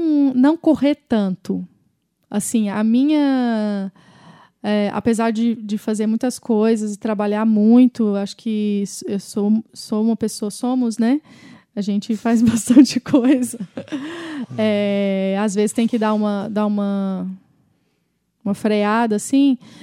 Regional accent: Goiânia, Goiás, Brazil; also born or lived in Jussara; eu vivi minha vida toda em Goiânia, entre Goiânia e Jussara, interior de Goiás. E por mais que a minha cidade seja uma cidade relativamente grande, com quase 2 milhões de habitantes e tudo, é muito diferente.

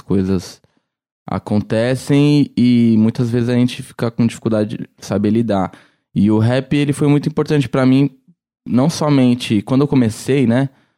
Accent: São Paulo, Brazil; now in Campinas, Brazil; eu venho de São Paulo, né, não sou de Campinas

